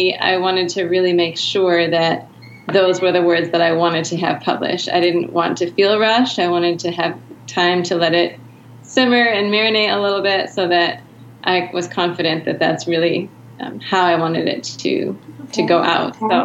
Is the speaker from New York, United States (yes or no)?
no; Michigan, United States; also born or lived in Cape Town, South Africa; It talks a lot about that experience of living in South Africa for 10 years as an American and building a family there, having our children there, but still feeling like Michigan was home.